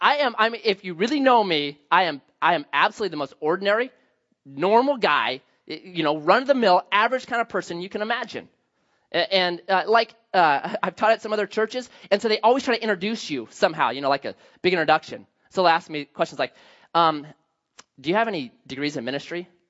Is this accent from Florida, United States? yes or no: no; Grants Pass, Oregon, United States; I grew up 1111 Southwest Foundry, Grants Pass, Oregon, also known as Felony Flats. That's where I grew up.